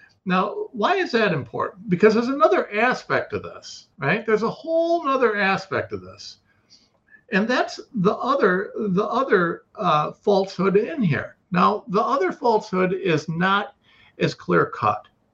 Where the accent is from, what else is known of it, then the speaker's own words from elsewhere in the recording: Ohio, United States; I'm from Ohio, so we're going to talk pickup trucks, right?